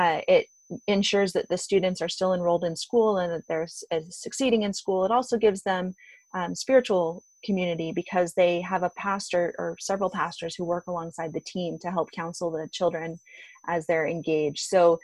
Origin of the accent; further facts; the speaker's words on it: Pacific Northwest, United States; not just as an academic, but as an American and as a Pacific Northwesterner for me, and as a white woman